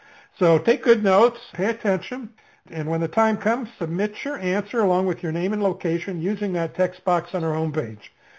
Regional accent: Anchorage, Alaska, United States; I grew up in Alaska in Anchorage, and it was a very short summer for us kids, but long days, but short summer.

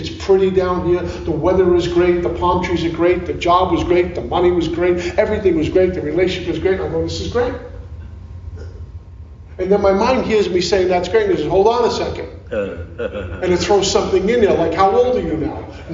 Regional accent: Brooklyn, New York, United States; I grew up in Brooklyn, and I remember growing up in Brooklyn. I was born in 59, so I remember some of the 60s.

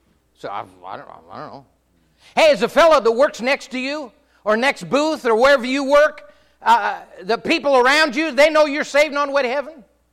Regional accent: Minnesota, United States; Now, I grew up north in Minnesota, and amen.

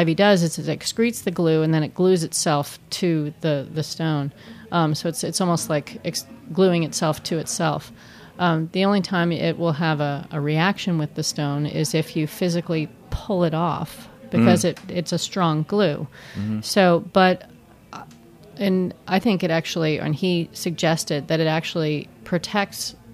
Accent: Vermont, United States; No, I know. I grew up in Vermont.

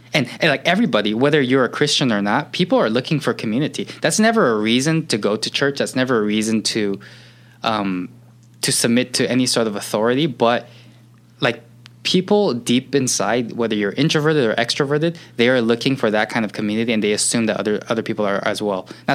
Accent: Gardena, California, United States; I grew up in Gardena.

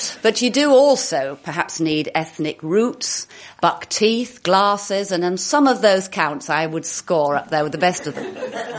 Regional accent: Hull, Yorkshire and the Humber, United Kingdom; And growing up in Hull, such a funny place. And it's so funny that I should grow up in a place where the telephone was the only private system in England

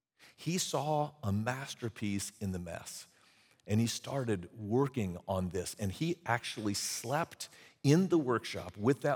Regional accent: Sacramento, California, United States; also born or lived in Portland, Oregon; I was born in Portland, Oregon. And at age 4, my folks moved to Sacramento for my dad's job. I had an older brother, younger brother.

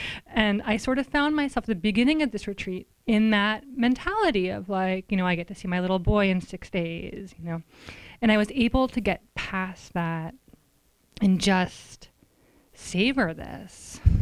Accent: New York, United States; I'm from New York.

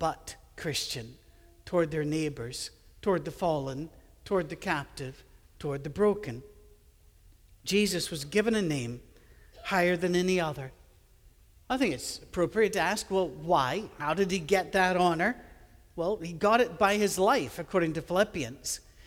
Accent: Scotland, United Kingdom; I'm a Scottish guy with an Irish first name, and people will look at it and say, how did that happen?

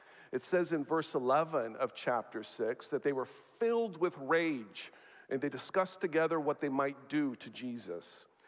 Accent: Chile; As to where I'm from, I'm not too sure about that. I was born and raised in Chile to an American father and a Canadian mother.

